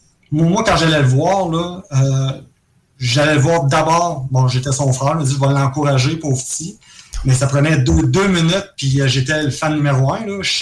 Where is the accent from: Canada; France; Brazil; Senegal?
Canada; Trois-Rivières, Quebec; je viens de Trois-Rivières, je suis parti à 6h30 du matin